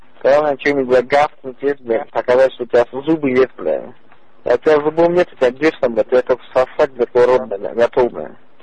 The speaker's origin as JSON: {"language": "Russian", "region": "Dagestan", "country": "Russia", "said": "Я дагестанец, я тебе говорю."}